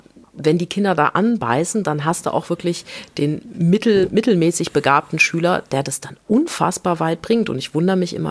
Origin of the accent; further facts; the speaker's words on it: Hamburg, Germany; born there; ich bin ja sowieso gebürtig aus Hamburg